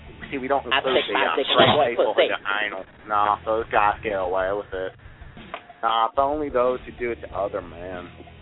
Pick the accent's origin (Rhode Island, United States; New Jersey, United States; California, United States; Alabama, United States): Alabama, United States; No, I don't have no name, but I'm from Alabama